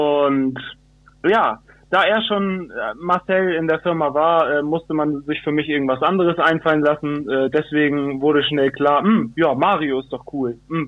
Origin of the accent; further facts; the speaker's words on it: Hamburg, Germany; Ja, also ich bin 97er Jahrgang, bin gebürtiger Hamburger, wo ich auch sehr stolz drauf bin. … sozusagen. Genau, in Altona geboren und in Wandsbek aufgewachsen.